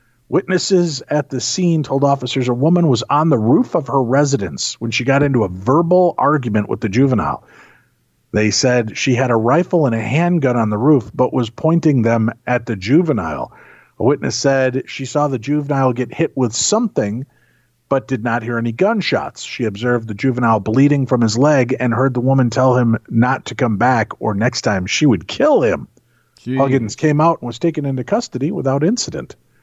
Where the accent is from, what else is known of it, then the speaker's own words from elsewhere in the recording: Illinois, United States; No, I grew up in Illinois in the suburbs where We didn't hunt our own food, Tim.